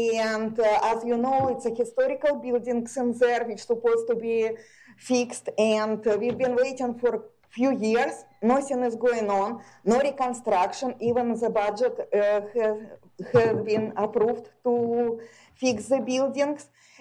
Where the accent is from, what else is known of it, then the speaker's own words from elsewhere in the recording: Russia; I'm originally from Russia